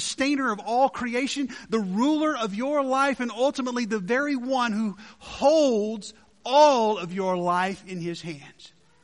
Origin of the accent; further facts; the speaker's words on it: Georgia, United States; now in Texas, United States; growing up in Georgia to be able to go to a hardwood forest and to get in there before the sun comes up. And there's hills there, so we don't have flat spaces and you can't set up a blind like you can here in Texas